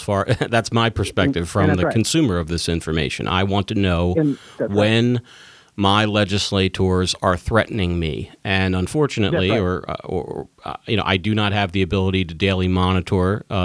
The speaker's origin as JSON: {"language": "English", "region": "Virginia", "country": "United States", "said": "in my home state of Virginia."}